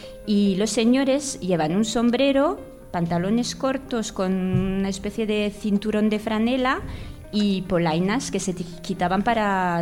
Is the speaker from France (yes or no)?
yes; Bourgogne-Franche-Comté, France; Spanish is a second language; moved away as an adult; now in Spain; Nací y me crié en Francia, en Borgoña, que es una región situada en el centro este del país. Me vine a España pues cuando acabé mis estudios con 25 años.